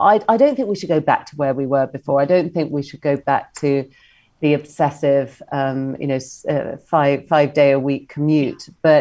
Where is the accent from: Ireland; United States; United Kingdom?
United Kingdom; No, of course I don't. I'm British.